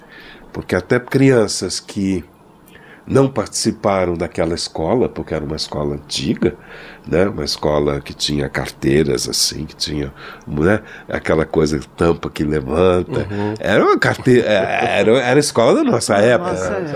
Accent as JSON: {"language": "Portuguese", "region": "São Paulo", "country": "Brazil", "lives_now": "Rio de Janeiro, Brazil", "said": "Nós somos de São Paulo, quer dizer, somos paulistanos, morando no Rio já há muito mais tempo que do que vivemos em São Paulo"}